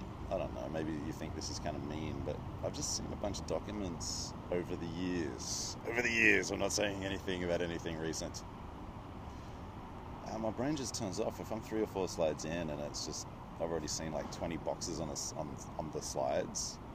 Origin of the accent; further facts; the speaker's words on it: Australia; It's because I'm Australian.